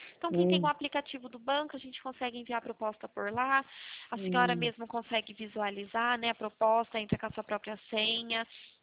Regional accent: Araras, São Paulo, Brazil; eu sou aqui de Araras, Araras, São Paulo.

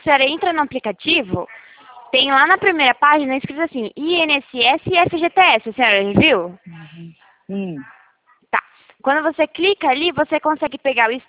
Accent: São Paulo, Brazil; Eu sou de São Paulo

